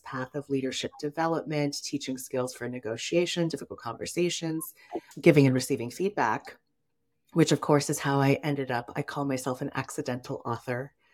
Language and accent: English; Taiwan; I am from Taiwan. I present as I identify as an Asian American woman.